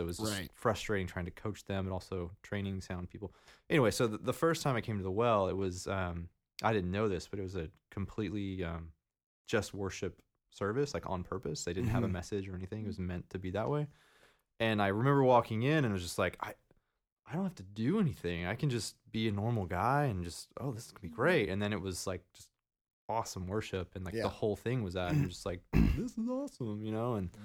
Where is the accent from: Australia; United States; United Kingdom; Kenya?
United States; Louisiana; I'm originally from Louisiana, and my best friend, right before I moved away, was from here.